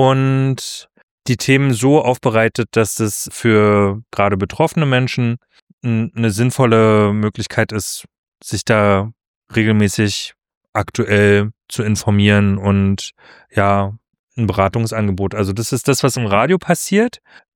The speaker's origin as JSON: {"language": "German", "region": "Berlin", "country": "Germany", "said": "Ich komme ursprünglich aus Berlin"}